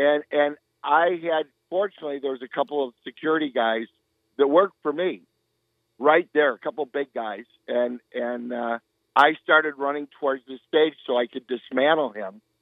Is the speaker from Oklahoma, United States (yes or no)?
no; Chicago, Illinois, United States; But to be growing up in Chicago and having guys like this around, I mean, they didn't set out to be my role models, but they became those guys.